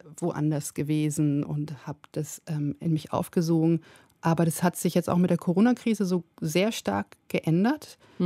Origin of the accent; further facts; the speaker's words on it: Baden-Württemberg, Germany; Also ich bin in einem Dorf aufgewachsen im Schwarzwald und es ging eine Straße in das Dorf rein und die gleiche aber auch wieder raus.